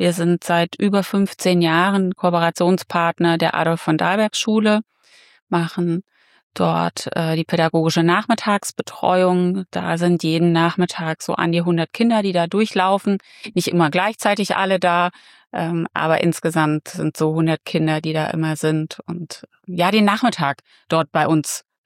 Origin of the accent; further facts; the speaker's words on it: Thuringia, Germany; moved away as an adult; now in Fulda, Germany; ich bin in Thüringen geboren und aufgewachsen und bin 2023 durch die Arbeit hier nach Fulda gekommen. 2003, so lange schon, 2003 nach Fulda gekommen und durch Tegut.